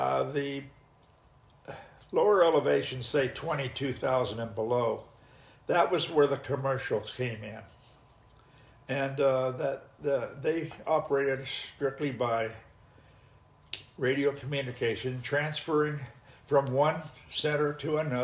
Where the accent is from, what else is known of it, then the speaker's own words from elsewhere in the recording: Pomona, California, United States; born there; I was born in Pomona, California, in September 20, 1932.